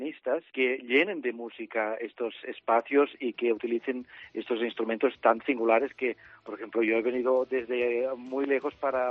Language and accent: Spanish; Barcelona, Catalonia, Spain; moved away as an adult; now in Germany; después de estudiar órgano en mi ciudad natal, en Barcelona, me trasladé a Alemania